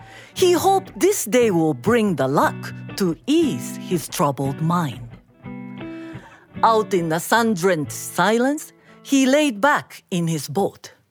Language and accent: English; Osaka, Japan; moved away as an adult; now in Massachusetts, United States; I grew up in Osaka, Japan. And when I was 20 years old, I came to Massachusetts as an exchange student to University of Massachusetts.